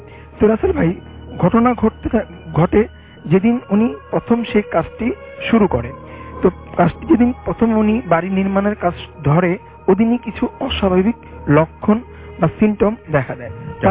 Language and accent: Bangla; Mohammadpur, Dhaka Division, Bangladesh; মোহাম্মদপুর থেকে এসেছি।